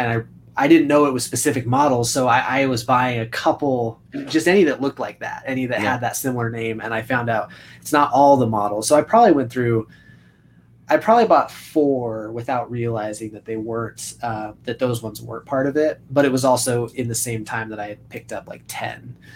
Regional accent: California, United States; also born or lived in Washington; sometimes I say soda pop just because I grew up in California, Washington, and it's pop up in Washington and soda in California, and then it kind of mixes together sometimes.

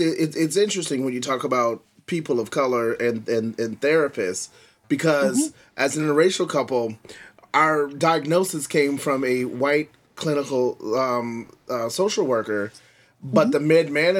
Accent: Washington, District of Columbia, United States; like growing up intrinsically D.C., the nuances of growing up in Washington, D.C., in a city in its cultural makeup

